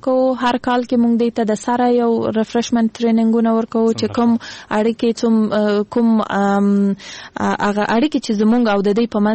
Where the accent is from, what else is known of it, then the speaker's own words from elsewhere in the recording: Kandahar, Afghanistan; زه خپل د کندهار د ولایت یم